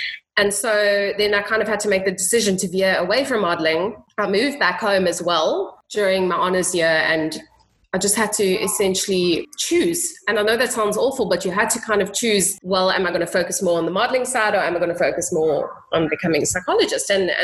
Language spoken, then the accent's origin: English; East London, London, United Kingdom; And I couldn't live in my hometown, which was in East London, because then flying backwards and forwards, it would just not be logistical.